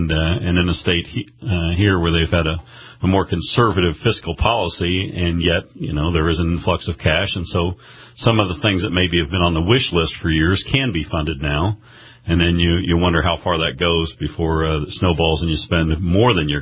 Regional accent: Indianapolis, Indiana, United States; Well, I'm from Indiana. I'm based out of Indianapolis mostly in my life, and I worked for the Indiana Farm Bureau for almost 20 years.

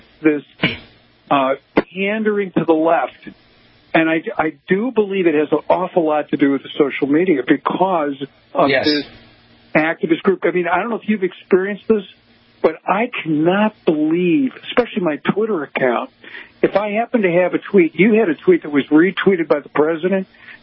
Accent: Chicago, Illinois, United States; I told you I grew up in Chicago.

